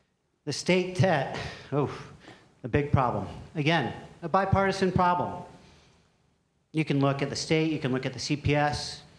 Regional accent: Colorado, United States; I'm originally from Colorado.

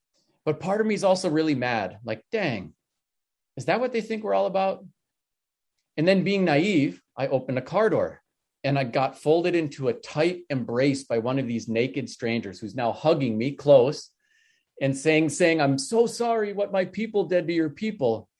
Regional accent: United States; I was the first and only Ojibwe person there at the time.

